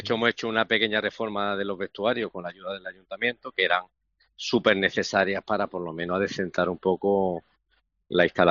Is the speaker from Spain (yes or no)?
yes; Málaga, Andalusia, Spain; los que somos de Málaga